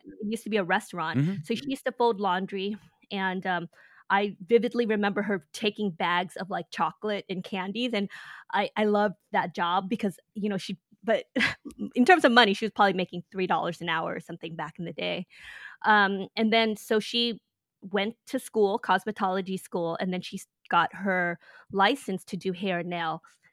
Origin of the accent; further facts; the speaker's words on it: Inglewood, California, United States; So here's the thing. I grew up in Inglewood, California. And so everyone didn't have anything. Yeah. And this is Inglewood back in the 70s and 80s when it was Crips and Bloods and all this other stuff.